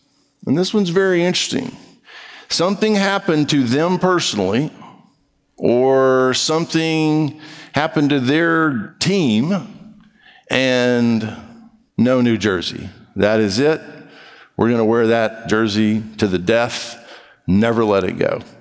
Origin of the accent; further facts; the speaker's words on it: Brazil; So, you may or may not know this about me. I grew up in Brazil.